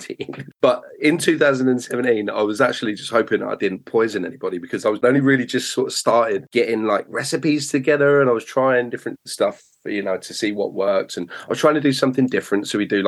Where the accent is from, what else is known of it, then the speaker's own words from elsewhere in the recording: Enfield, London, United Kingdom; I'm from Enfield in North London.